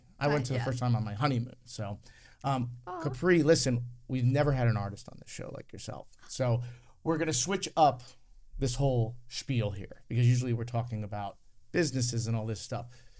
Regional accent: Miami, Florida, United States; I'm still, I'm in from Miami, okay?

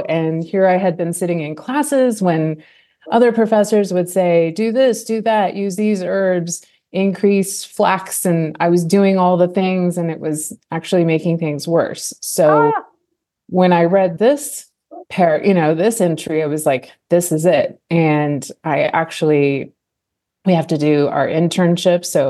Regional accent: Alaska, United States; I grew up in Alaska with mountain spring water that we'd go fill the jugs. We were a commercial fishing family.

